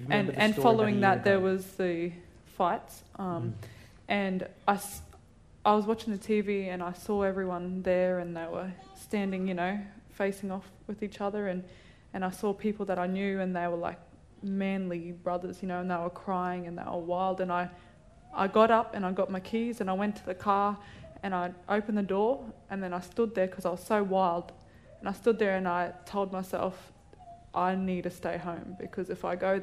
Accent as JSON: {"language": "English", "town": "Logan", "region": "Queensland", "country": "Australia", "said": "I'm from Logan. You're from Logan."}